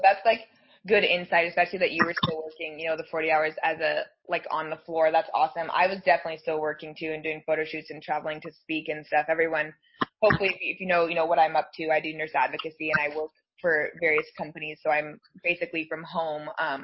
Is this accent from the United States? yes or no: yes; Colorado, United States; I am from Colorado.